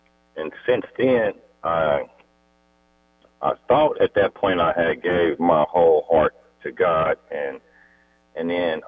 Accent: Oakland, California, United States; Kind of had a real tough childhood and growing up in Oakland, California.

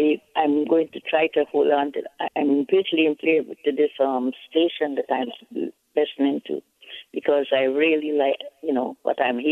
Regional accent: Guyana; now in United States; I spend most of my life here. but I'm from Guyana, British Guyana.

